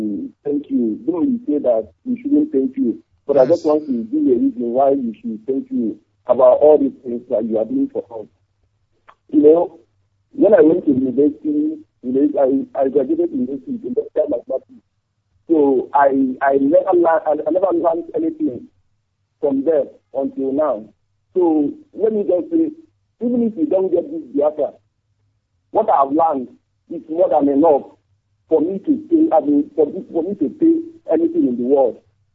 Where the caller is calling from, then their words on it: Malaysia; English is a second language; Yeah, I'm calling from Malaysia. I came from Ninja, the local government, Yapa Land.